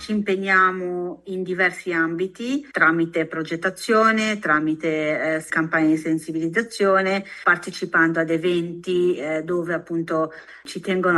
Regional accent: Albenga, Liguria, Italy; sono nata ad Albenga, provincia di Savona, in Liguria, cresco in Italia, frequento le scuole in Italia.

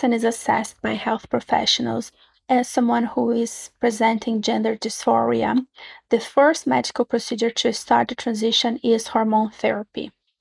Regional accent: Brazil; As I mentioned before, I'm from Brazil

